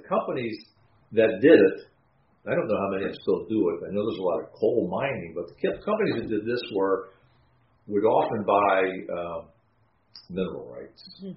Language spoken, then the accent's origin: English; Kentucky, United States; I know what that is because I'm from Kentucky.